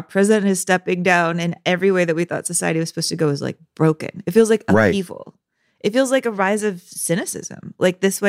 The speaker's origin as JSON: {"language": "English", "town": "San Antonio", "region": "Texas", "country": "United States", "tie": "born or raised there", "said": "You know, we had a Rocky Horror right when I was growing up in San Antonio, Texas."}